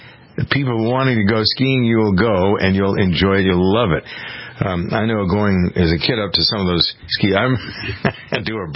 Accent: New England, United States; As a kid growing up in New England and knowing all of the radio stations

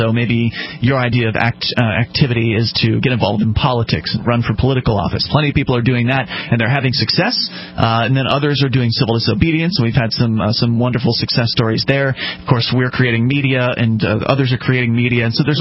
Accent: Florida, United States; moved away as an adult; now in New Hampshire, United States; I moved to New Hampshire from Florida, which is where I was born and raised. I spent 26 years of my life in Florida, and I made the move all the way across the country up here to New Hampshire

